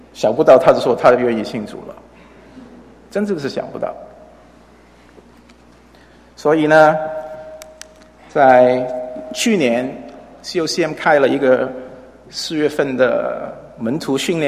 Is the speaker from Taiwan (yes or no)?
no; United States; 就知道我是美国来的，就问我为什么从美国跑过来